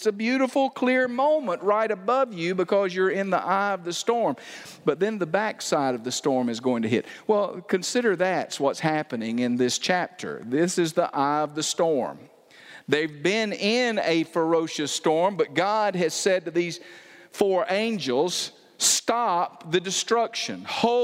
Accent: Andalusia, Alabama, United States; I grew up down just off the Gulf Coast. Andalusia is, my hometown is the lowest tier of counties in Alabama.

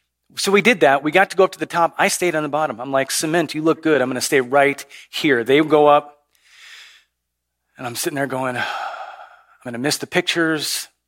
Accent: Chicago, Illinois, United States; I grew up in Chicago.

